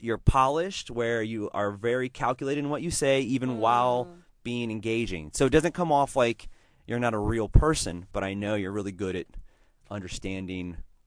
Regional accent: San Diego, California, United States; I feel like it's a place where I'm from San Diego

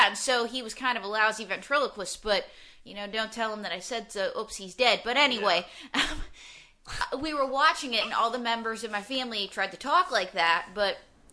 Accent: Pittsburgh, Pennsylvania, United States; Pittsburgh, originally.

